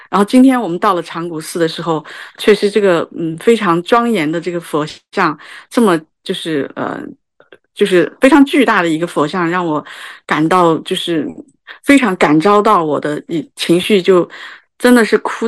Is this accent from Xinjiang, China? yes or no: yes; Xinjiang, China; now in Singapore; 我是来自中国大陆新疆省的一个说句实在话，我们新疆是那个叫伊斯兰地区啊，所以从小到大我在新疆我就很少接触